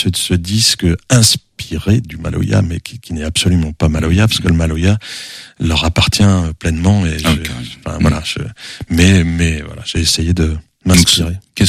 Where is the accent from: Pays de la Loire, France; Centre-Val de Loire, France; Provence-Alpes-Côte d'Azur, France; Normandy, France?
Pays de la Loire, France; Cholet; je viens de Cholet, donc j'ai commencé à Cholet, mais aussi à Angers